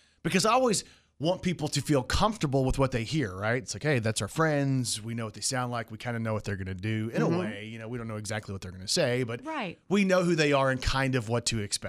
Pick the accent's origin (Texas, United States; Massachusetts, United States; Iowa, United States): Texas, United States; My mother is Japanese. My grandmother's Hispanic.